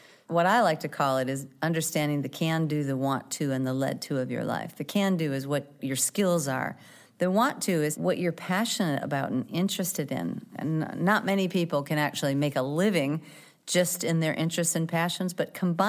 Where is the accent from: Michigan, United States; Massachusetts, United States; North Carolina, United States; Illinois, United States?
Illinois, United States; Chicago; also born or lived in Milwaukee; I grew up in Chicago and Milwaukee in the 60s and 70s. My father was the minister of a small church. My mother was a first grade teacher and a pastor's wife.